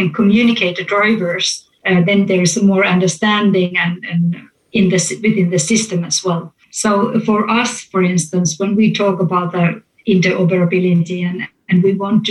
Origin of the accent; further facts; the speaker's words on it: Finland; English is a second language; now in Denmark; I'm from Finland, obviously, and I live in Denmark and I work in Norway.